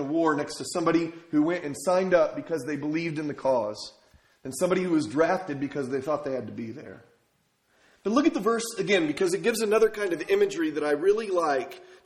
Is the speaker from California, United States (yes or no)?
yes; San Diego, California, United States; I told you that I grew up in San Diego and it never rained when I was growing up in the 80s